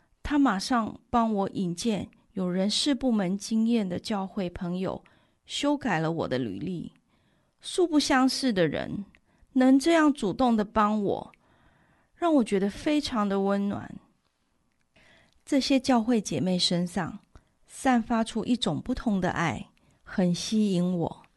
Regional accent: Taiwan; moved away as an adult; now in United States; 14年前，我们从台湾移民到美国田纳西州，两个孩子11岁跟9岁

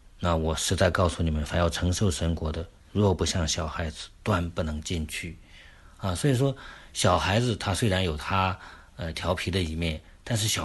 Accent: China; 我们中国人说赤子之心

